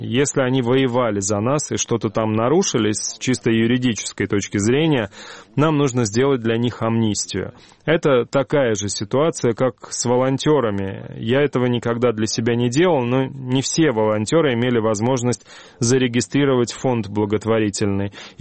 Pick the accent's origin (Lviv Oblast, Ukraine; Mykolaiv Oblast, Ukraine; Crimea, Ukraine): Mykolaiv Oblast, Ukraine; Mykolaiv; Если это мой родной город Николаев